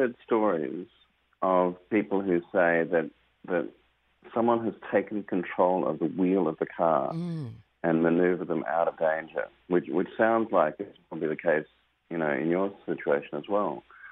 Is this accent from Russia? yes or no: no; Australia; now in United States; throughout the US and also my home country of Australia.